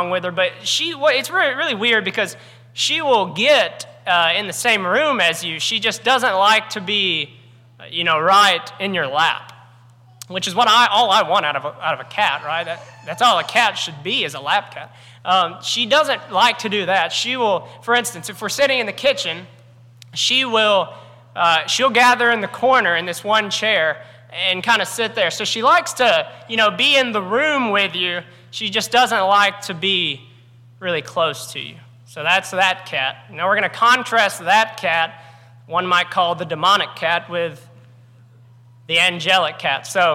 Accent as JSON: {"language": "English", "town": "Florence", "region": "Alabama", "country": "United States", "said": "I'm from Florence, Alabama. If you don't know where that is, if you know where Muscle Shoals is, it's kind of close."}